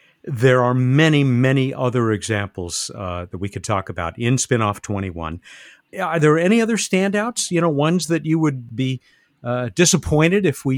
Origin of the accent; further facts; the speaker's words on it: San Diego, California, United States; right here, my hometown, San Diego, the port of San Diego. I kayak out there.